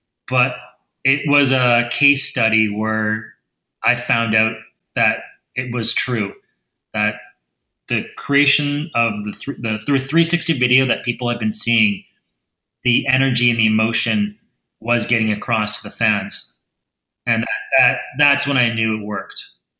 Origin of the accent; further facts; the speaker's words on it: Edmonton, Alberta, Canada; I'm originally from Edmonton